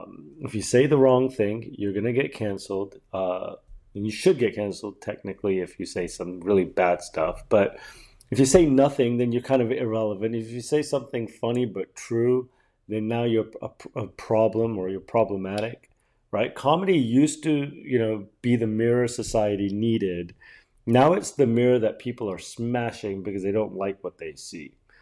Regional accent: England, United Kingdom; born there; Look, buddy, I was born in England.

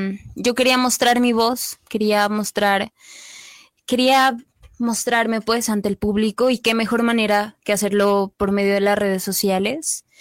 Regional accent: Pasto, Nariño, Colombia; Vengo desde San Juan de Pasto.

